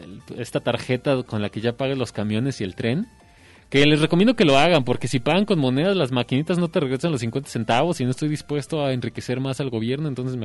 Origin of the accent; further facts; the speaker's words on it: Guadalajara, Jalisco, Mexico; born there; nací en Guadalajara